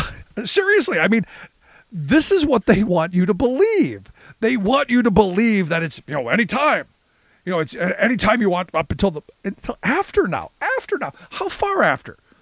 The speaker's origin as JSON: {"language": "English", "region": "Ohio", "country": "United States", "tie": "born or raised there", "said": "Where I grew up in Ohio, it was before 20."}